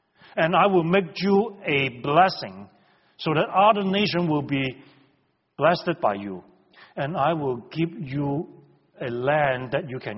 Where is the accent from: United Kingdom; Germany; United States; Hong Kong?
Hong Kong; I grew up in Hong Kong.